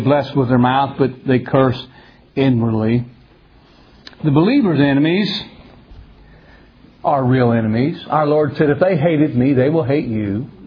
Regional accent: Salt Lake City, Utah, United States; Some of you know that I grew up in Mormonism, grew up out in the Salt Lake City area of Utah.

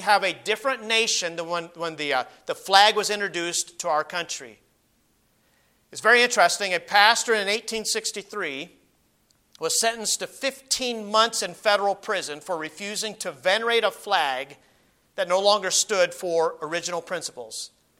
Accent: United States; born there; As an American, being born in this nation, I have a natural allegiance to the nation in which I was born.

